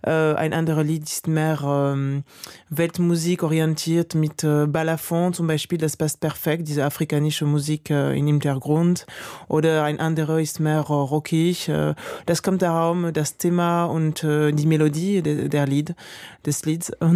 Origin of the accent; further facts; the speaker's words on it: France; accent: French; German is a second language; now in Berlin, Germany; Und mit meinem französischen Akzent, das ist nicht so leicht.